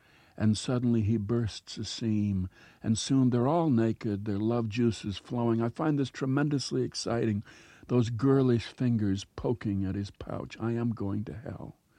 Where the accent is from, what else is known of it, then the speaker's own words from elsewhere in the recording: Minnesota, United States; Perhaps because I'm from Minnesota and grew up in a small town, this this Philadelphia sophisticate believes that I'm not capable of having had these feelings.